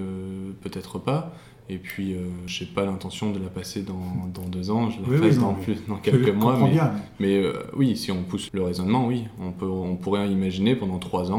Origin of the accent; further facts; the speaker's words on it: Lille, Hauts-de-France, France; now in Compiègne, France; je m'installais dans la région, que je ne connais absolument pas, je viens de Lille. J'ai suivi ma compagne pour habiter à Compiègne